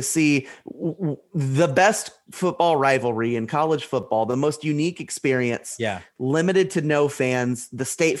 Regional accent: Oklahoma, United States; obviously growing up around the University of Oklahoma and going to this game, you know, as a fan, as a student

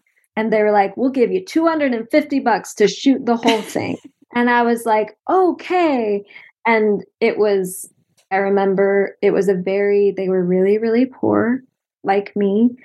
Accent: Boise, Idaho, United States; now in Utah, United States; I'm based in Utah now. Yeah, I grew up in Boise, Idaho.

